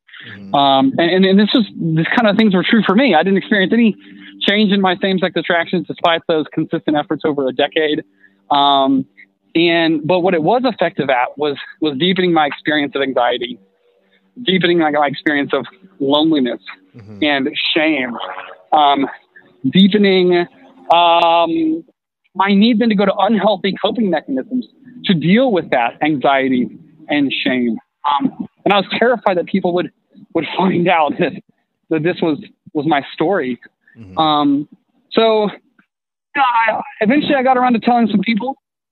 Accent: Tennessee, United States; Yeah, so I grew up in East Tennessee.

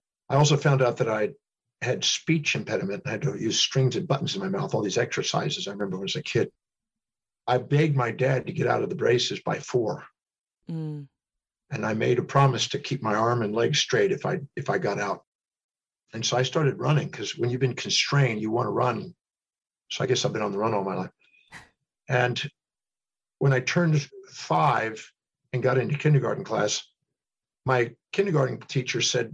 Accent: Houston, Texas, United States; born there; I was born in Houston, Texas, 1954. So I'm going on 68.

